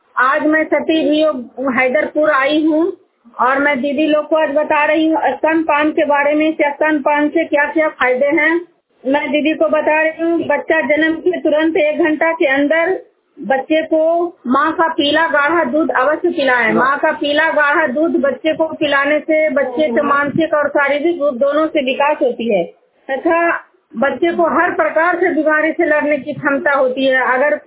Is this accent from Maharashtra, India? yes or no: no; Duniyar, Bihar, India; मैं नालंदा जिला हिलसा प्रखंड के दुनियार गांव की निवासी हूँ